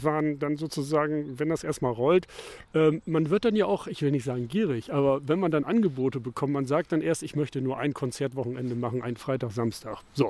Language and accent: German; Bassum, Lower Saxony, Germany; also born or lived in Bremen; ich habe auch lange in Bremen gewohnt, bin aber natürlich gebürtiger Bassumer und das ist auch meine Heimatstadt hier.